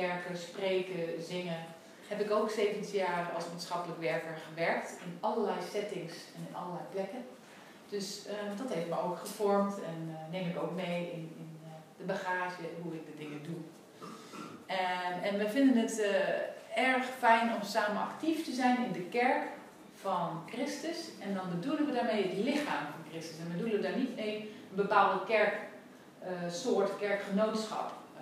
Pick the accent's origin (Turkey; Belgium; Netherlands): Netherlands; Apeldoorn, Gelderland; Ik zal ons even voorstellen, we zijn een echtpaar uit Apeldoorn.